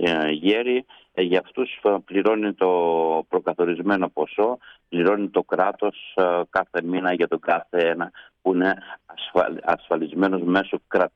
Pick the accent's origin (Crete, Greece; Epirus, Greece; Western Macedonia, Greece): Epirus, Greece; Markiniada; born there; Γεννήθηκα στη Μαρκινιάδα Άρτας. Είναι ένα χωριό πάνω από το Πέτα.